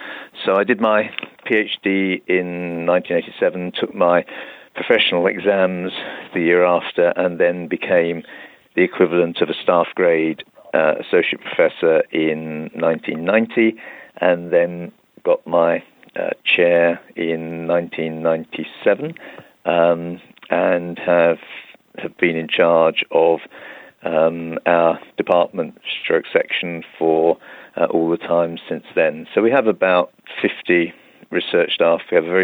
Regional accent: London, United Kingdom; also born or lived in Essex; now in Leeds, United Kingdom; I was born in Essex, went to school in the East End of London, and then went down to Southampton Medical School. I then went up to Leicester and then got to Leeds in 1982 and have stayed here ever since

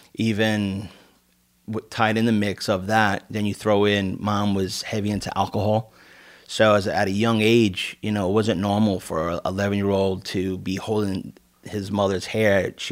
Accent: Queens, New York, United States; Growing up in Queens, it was rough. It wasn't like, oh, pretty Queens.

